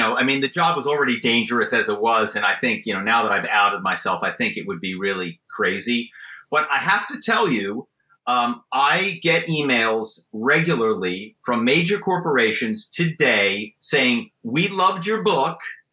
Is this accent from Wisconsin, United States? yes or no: no; Philadelphia, Pennsylvania, United States; So, you know, I grew up in Philadelphia and, my family is well known in the car business